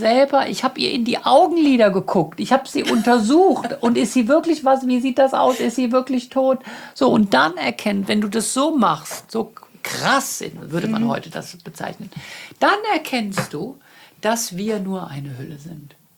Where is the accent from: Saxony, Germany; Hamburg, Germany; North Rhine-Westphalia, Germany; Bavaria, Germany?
North Rhine-Westphalia, Germany; Bad Honnef; Damals wohnte ich noch in Köln und ich komme hier aus Bad Honnef, also das ist eine halbe Stunde.